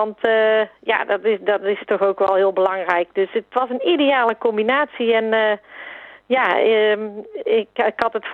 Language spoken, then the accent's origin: Dutch; Alphen, Netherlands; ik eigenlijk zelf geen van oorsprong Udekotussen ben. Ik ben geboren en getogen in Alphen.